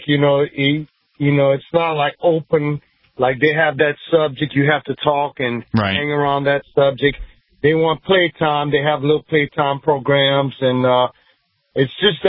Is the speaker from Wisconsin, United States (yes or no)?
no; Louisiana, United States; accent: Louisiana Creole; that's what I speak. Louisiana Creole. My grandparents taught me French. I learned it at the same time as English.